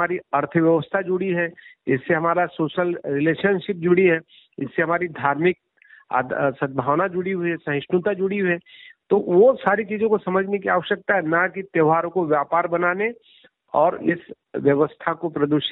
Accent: Madhya Pradesh, India; मैं संसद तहसील का रहने वाला हूँ, छिंदवाड़ा जिले का

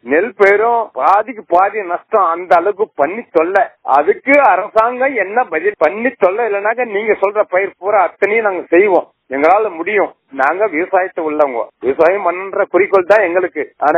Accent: Athur, Tamil Nadu, India; எங்க ஊர் சொந்த ஊர் 107 ஆத்தூர் துழுப்பேடு மதுராந்தகம் தாலுகா செங்கல்பட்டு மாவட்டம்.

